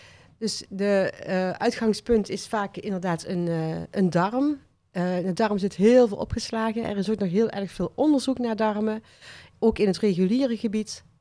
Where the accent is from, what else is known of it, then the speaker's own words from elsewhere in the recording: Veghel, North Brabant, Netherlands; Ik kom uit Veghel. Ik heb een praktijk ook in Veghel. Al sinds pakweg 20 jaar.